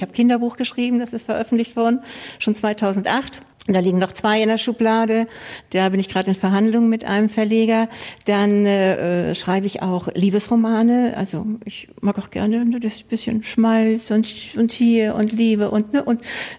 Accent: Hamburg, Germany; Ich komme auch aus Hamburg, das ist richtig. Da lebe ich, da arbeite ich.

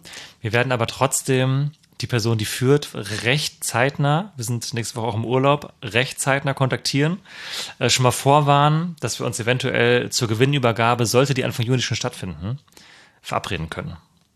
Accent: North Rhine-Westphalia, Germany; ich komme ja aus der Gegend.

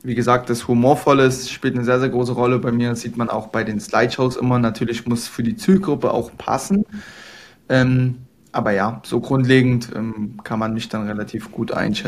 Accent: Dresden, Saxony, Germany; habe hier in Dresden, also ich komme aus Dresden

